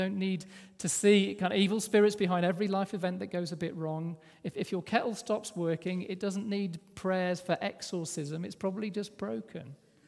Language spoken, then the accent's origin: English; Worcester, West Midlands, United Kingdom; The church I grew up in Worcester, we've been there for a while